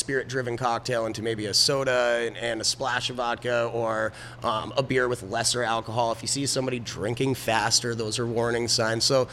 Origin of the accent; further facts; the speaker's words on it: Peru, Vermont, United States; I was living in southern Vermont. I'm originally from Peru, Vermont